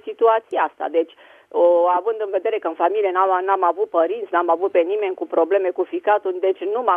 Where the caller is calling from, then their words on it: Târgoviște, Dâmbovița, Romania; de la Târgoviște.